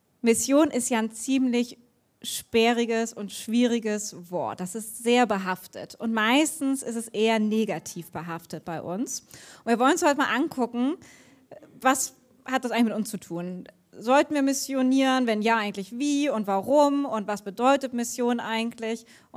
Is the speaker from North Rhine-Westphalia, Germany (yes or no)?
no; Hamburg, Germany; Ich bin Hamburgerin und ich liebe Hamburg. Ich musste für mein Studium ins Exil nach Kassel gehen